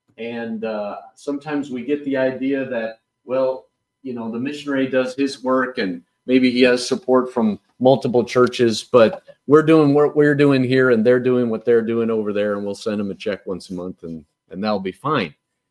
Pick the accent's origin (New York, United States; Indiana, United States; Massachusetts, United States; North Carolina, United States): Indiana, United States; So I grew up just outside of Chicago, up there in the corner, and literally two blocks from Illinois.